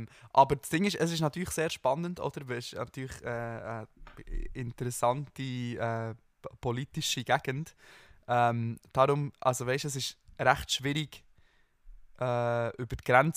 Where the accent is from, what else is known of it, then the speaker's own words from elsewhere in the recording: Switzerland; Also es ist jetzt nicht wahnsinnig spektakulär als Schweizer